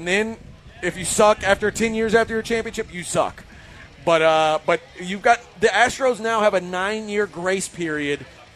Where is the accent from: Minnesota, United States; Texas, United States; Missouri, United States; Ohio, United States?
Texas, United States; Houston; He'll never know what it's like growing up